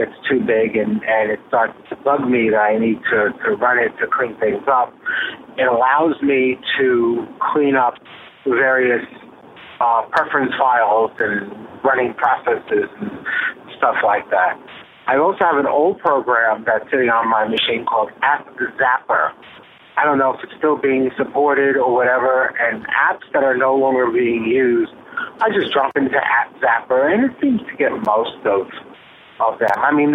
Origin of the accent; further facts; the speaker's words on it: New York City, New York, United States; I am still from Brooklyn, even though I don't live there anymore.